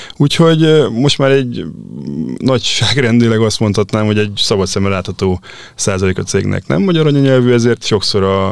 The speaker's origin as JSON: {"language": "Hungarian", "town": "Pécs", "region": "Baranya", "country": "Hungary", "said": "egyébként magam is pécsi származású vagyok"}